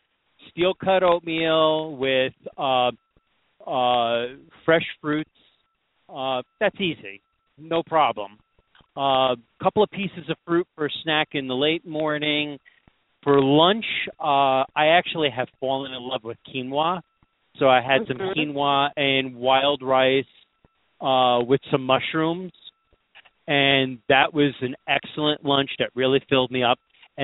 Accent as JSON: {"language": "English", "region": "New York", "country": "United States", "said": "And, you know, I'm from New York"}